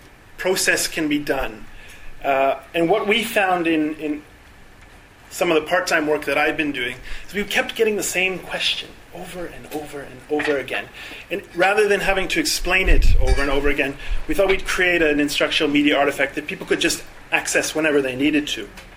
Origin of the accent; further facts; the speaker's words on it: Canada; now in South Africa; And the name is Lithuanian, but I'm from Canada. And I've been living in Southern Africa for about 6 years now.